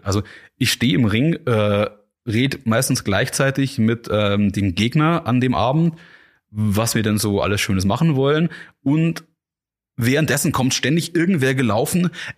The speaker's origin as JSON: {"language": "German", "town": "Amberg", "region": "Bavaria", "country": "Germany", "tie": "born or raised there", "said": "meine Heimatstadt und meine Heimatliga"}